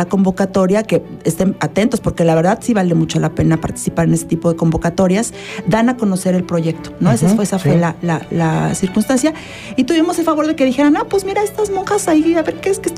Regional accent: Mexico; a nosotros como mexicanos, mexicanas, nos toca

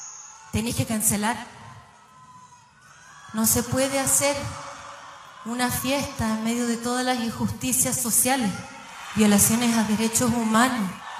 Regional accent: Viña del Mar, Valparaíso, Chile; born there; Yo nací en Viña del Mar.

